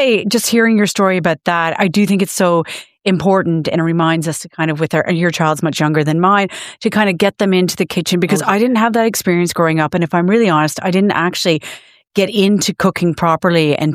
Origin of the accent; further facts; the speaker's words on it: Scotland, United Kingdom; now in Ireland; seems like a great place to be, because we're Scottish and all that stuff.